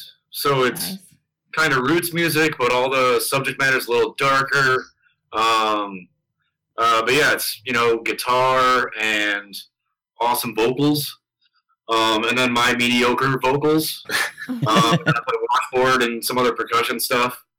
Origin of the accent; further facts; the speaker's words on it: Wisconsin, United States; not just because we're from Wisconsin